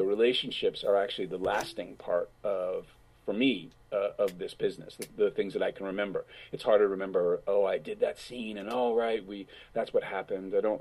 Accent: New York City, New York, United States; I grew up in New York City, and I went to school for a little while in North Carolina

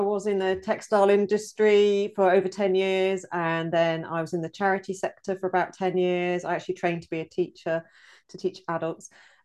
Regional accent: South East England, United Kingdom; moved away; I'm originally from Oxfordshire, but I've lived in various places around the UK, and we moved to the area just under a year ago now, actually. And this is the furthest north I've lived

